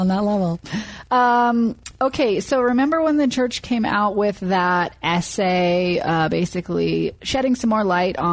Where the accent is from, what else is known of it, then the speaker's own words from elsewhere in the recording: Maine, United States; now in Utah, United States; And I put myself in this because I grew up in Maine and now I live in Utah.